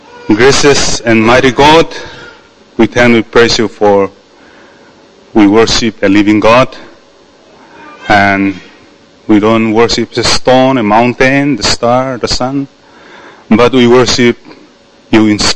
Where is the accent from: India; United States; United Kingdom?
India; English is a second language; I'm from India. Do I look like Indian? But I'm from India.